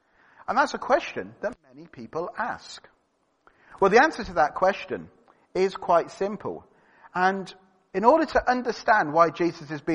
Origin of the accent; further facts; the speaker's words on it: Great Harwood, North West England, United Kingdom; also born or lived in East Preston; It's a bit like talking to someone in Sussex saying, I'm from Great Harwood.